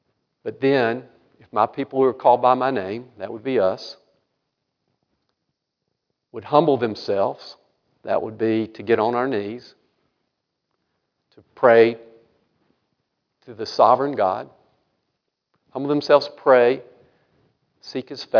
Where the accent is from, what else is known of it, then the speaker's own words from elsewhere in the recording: United States; born there; I was born in Randolph County. I'm the only justice in the history of the state to have been born in Randolph County.